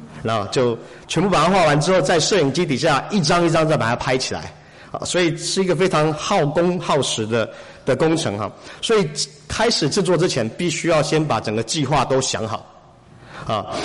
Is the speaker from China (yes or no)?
no; Taiwan; moved away as an adult; now in Los Angeles, United States; 我来自台湾。我1997年的时候来到美国就读大学，那个时候我的主修是艺术。